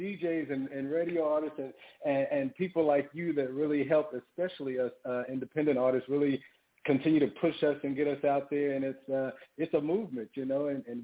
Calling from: Atlanta, Georgia, United States; I am calling in from Atlanta, Georgia.

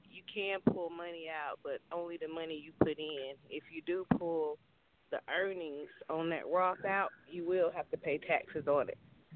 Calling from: Lithia Springs, Georgia, United States; calling from Lithia Springs.

